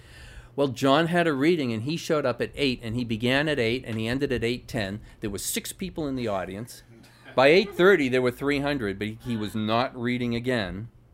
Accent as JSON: {"language": "English", "town": "Lowell", "region": "Massachusetts", "country": "United States", "tie": "born or raised there", "said": "Growing up in Lowell, Mass., I often took the train to Boston to visit Gordon Carney's Grolier Bookshop in Harvard Square, hoping to encounter an authentic poet."}